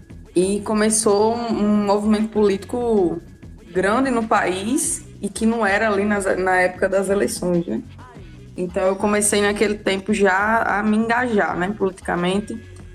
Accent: Rio Grande do Norte, Brazil; moved away as an adult; now in Campina Grande, Brazil; eu sou do Rio Grande do Norte, né? Aí, em 2017, eu vim para Campina Grande fazer a universidade ali de licenciatura em Sociologia.

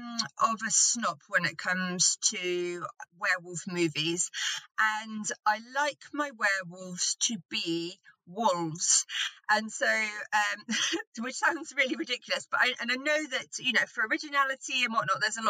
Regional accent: United Kingdom; And I think, again, being British, reading about some

